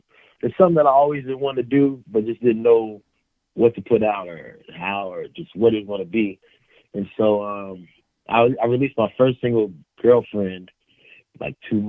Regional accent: Cincinnati, Ohio, United States; I'm from Cincinnati, Ohio.

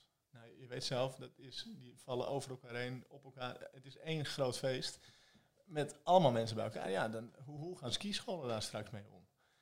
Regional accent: Netherlands; zo nuchter als wij zijn als Hollanders

